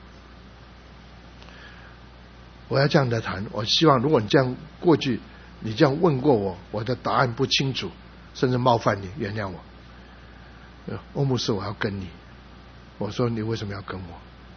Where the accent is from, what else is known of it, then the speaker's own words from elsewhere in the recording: United States; 牧师，你从哪里来？我是从美国来。你是做就他，我是传的。那现在你在哪里？我现在在中立，那时候我人住在中立。